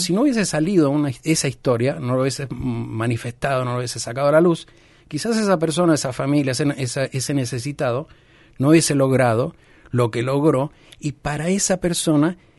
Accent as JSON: {"language": "Spanish", "region": "Mendoza", "country": "Argentina", "said": "porque soy mendocino."}